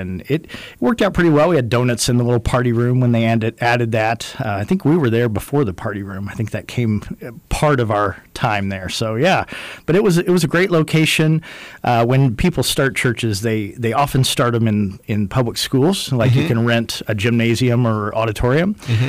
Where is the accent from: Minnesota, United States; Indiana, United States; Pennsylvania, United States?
Indiana, United States; Indianapolis; now in Fairbanks, United States; but I came from Indianapolis, Indiana, so I was a transplant